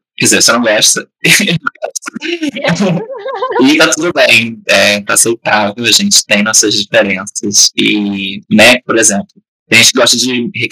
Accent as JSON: {"language": "Portuguese", "region": "Rio de Janeiro", "country": "Brazil", "said": "Ai, gente, eu como um bom carioca, não."}